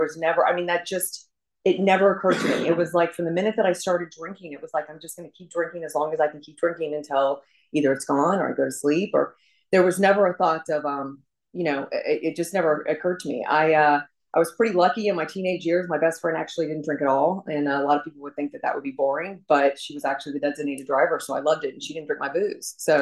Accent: Virginia, United States; I was raised in Northern Virginia, not too far from here.

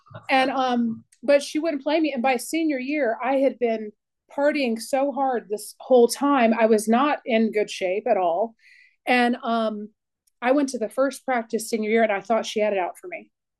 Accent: Virginia, United States; I grew up in Northern Virginia.

